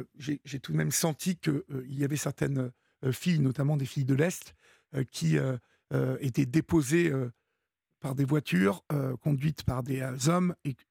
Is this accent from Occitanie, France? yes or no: no; Paris, Île-de-France, France; moi je suis parisien